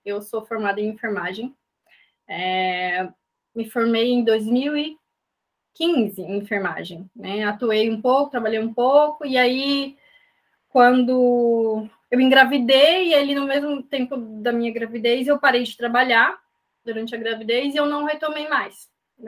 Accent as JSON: {"language": "Portuguese", "town": "Piracicaba", "region": "São Paulo", "country": "Brazil", "tie": "born or raised there", "lives_now": "Cuiabá, Brazil", "said": "Sou piracicabana, nasci em Piracicaba, São Paulo, mas já estamos aqui no Mato Grosso já tem muito tempo. Tenho 31 anos"}